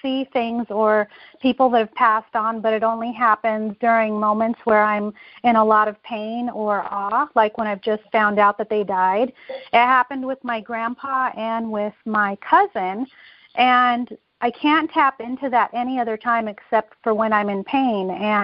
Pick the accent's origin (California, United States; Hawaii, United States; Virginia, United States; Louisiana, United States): California, United States; Downey; I'm from Downey, California, and I've met you before at Aliso Viejo Creek.